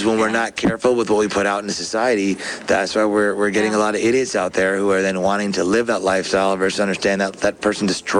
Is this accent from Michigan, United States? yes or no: yes; Michigan, United States; To me, producing, editing, directing, and cinematography, when I grew up in Michigan, was the same.